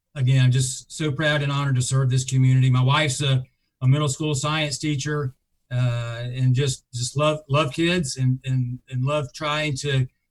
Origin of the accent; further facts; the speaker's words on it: Tallahassee, Florida, United States; born and raised in Tallahassee, a lifelong resident of Leon County, I'm a product of our public schools.